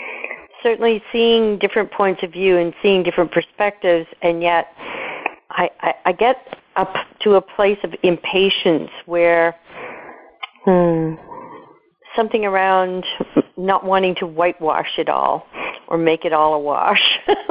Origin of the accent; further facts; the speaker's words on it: Canada; having the conversation as a Canadian and how we have a very different perspective around guns than the Americans do.